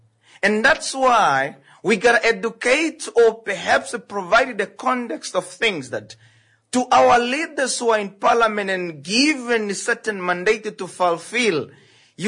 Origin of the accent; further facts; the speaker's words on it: Oshakati, Oshana, Namibia; I went back to my hometown. I took my friend, my Katima friend. Yes, I took my Katima friend. The guy was born in the middle of mangoes and on top of crocodiles, and he swimmed in the river. So I took him to Oshakati